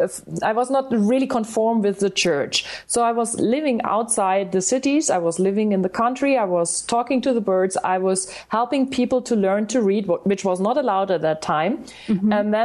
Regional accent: Germany; English is a second language; Now, I have a funny accent too, because I'm a German girl and I'm speaking English.

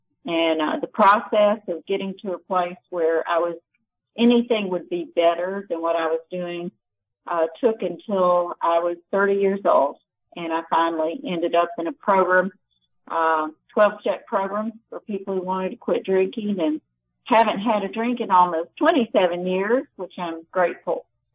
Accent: South Carolina, United States; accent: South Carolina; moved away; also born or lived in Dallas; I came from South Carolina, which was really kind of backwards compared to forward Dallas. And I didn't fit in. I looked like a hick and I wore funny clothes and I had this very strong South Carolina accent.

